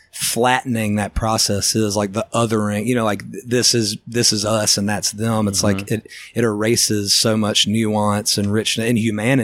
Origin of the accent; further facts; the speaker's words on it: Birmingham, Alabama, United States; I grew up in Birmingham, like on the, you know, civil rights battleground